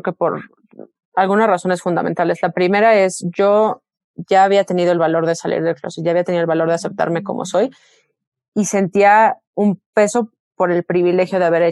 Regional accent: Mexico; moved away; Y salí fuera de México, o sea, siempre digo, me tuve que salir para poder sentirme segura

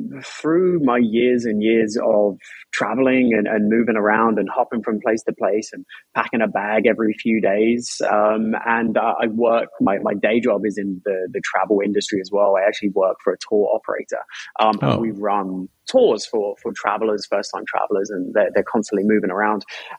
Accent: South East England, United Kingdom; I used to sound really, really Australian. But no, I'm from Kent in England.

